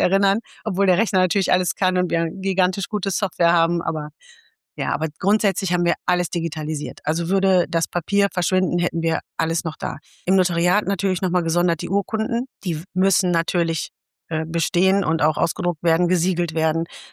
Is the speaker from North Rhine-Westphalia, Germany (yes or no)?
yes; Emmerich am Rhein, North Rhine-Westphalia, Germany; Und ich komme aus Emmerich am Rhein und fühle mich hier sehr wohl.